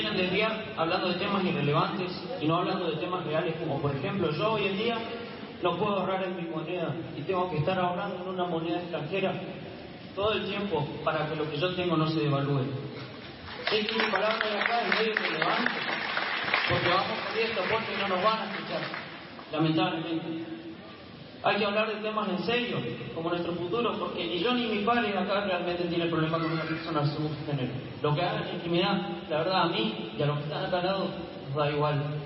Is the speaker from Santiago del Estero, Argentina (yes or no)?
no; Pampa del Infierno, Chaco, Argentina; muchos de mis amigos, que somos de la clase media, de gente trabajadora. Y bueno, yo soy de Pampa del Infierno, un pueblo que crece gracias a la actividad rural